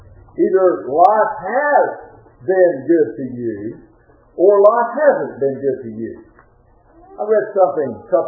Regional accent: Ashland, Tennessee, United States; I grew up in Ashland, Tennessee

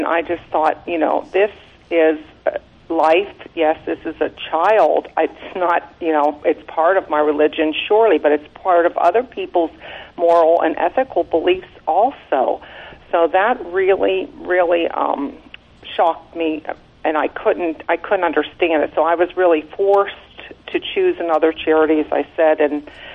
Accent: New Castle, Pennsylvania, United States; I was very active in the pro-life movement in my hometown, Newcastle, PA

